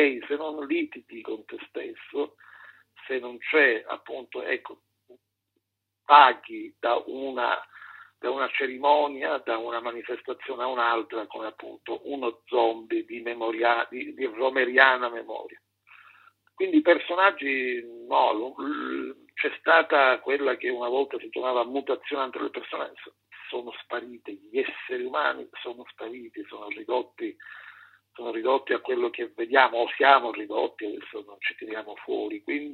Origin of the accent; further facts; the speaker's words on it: Palermo, Sicily, Italy; Lo dico non tanto e soltanto come siciliano palermitano